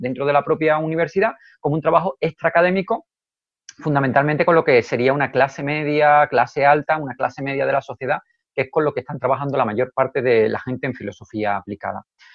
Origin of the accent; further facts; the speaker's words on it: southern Spain, Spain; que soy del sur de España y aquí hablamos muchísimo